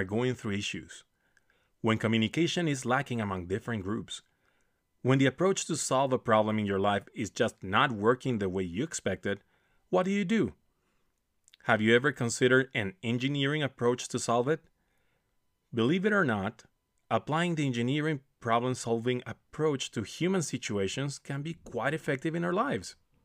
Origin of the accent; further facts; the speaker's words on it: Caracas, Capital District, Venezuela; I grew up in Venezuela, in Caracas. And in Caracas, you had the slums right next to the very ritzy areas.